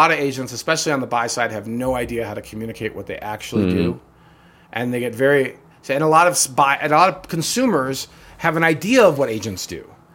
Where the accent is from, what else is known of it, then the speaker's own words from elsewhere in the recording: New York, United States; I'm from New York, you're going to get some profanity, but I'm from upstate New York, so we're going to deliver it nicely.